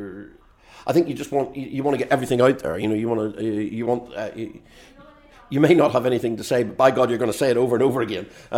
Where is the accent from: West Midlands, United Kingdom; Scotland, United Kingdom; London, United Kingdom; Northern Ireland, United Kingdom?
Northern Ireland, United Kingdom; And again, growing up in Northern Ireland, that really hit home